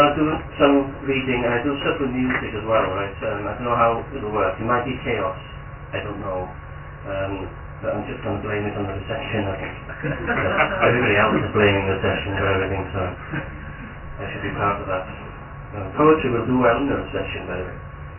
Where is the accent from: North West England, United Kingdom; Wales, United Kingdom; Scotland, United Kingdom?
Wales, United Kingdom; Anglesey; I grew up on Anglesey in the kind of late 70s, mid 80s, and that. And it was very rural, you know, well-speaking.